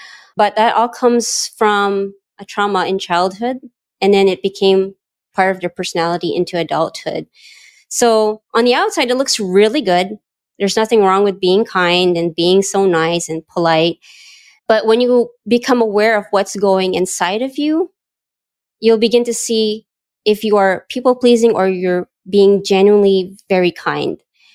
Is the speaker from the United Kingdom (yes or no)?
no; Manila, Metro Manila, Philippines; also born or lived in United States; I'm speaking from Manila right now. I'm both from here in the Philippines and the US, but I'm living here in the Philippines.